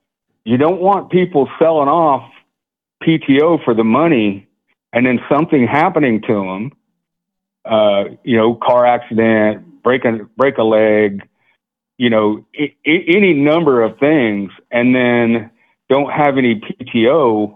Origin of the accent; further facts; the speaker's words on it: Lincoln, Nebraska, United States; born there; Well, I was born in Lincoln, Nebraska.